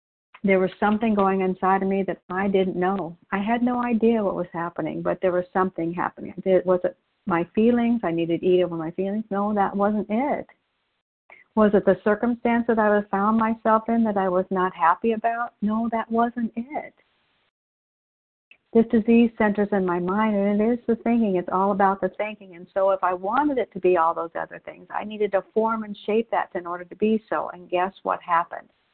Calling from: Oregon, United States; I'm a recovered compulsive overeater, and I'm calling in from Oregon today.

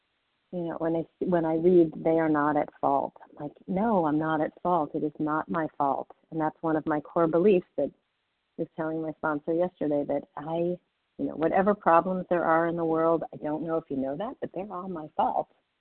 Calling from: Boston, Massachusetts, United States; So I'm calling from Boston

